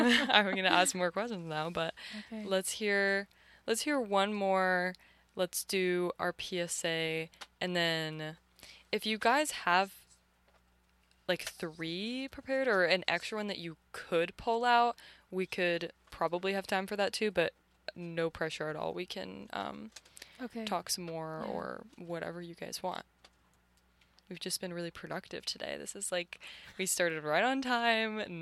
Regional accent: San Diego, California, United States; Well, I'm from San Diego, so I'm familiar with LA and the weather for sure.

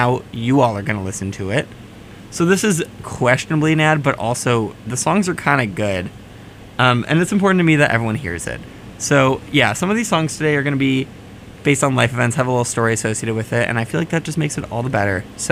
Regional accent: Northeast, United States; so we're all here from the Northeast

